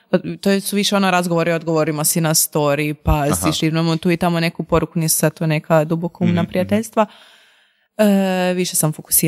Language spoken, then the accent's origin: Croatian; Croatia; dok kod nas u Hrvatskoj ono, izađeš iz